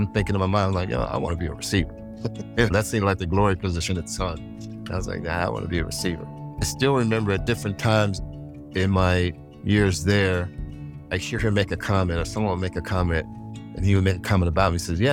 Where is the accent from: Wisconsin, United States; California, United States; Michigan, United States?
California, United States; San Mateo; I grew up in San Mateo. I'm the youngest of 9 children, 7 boys, 2 girls.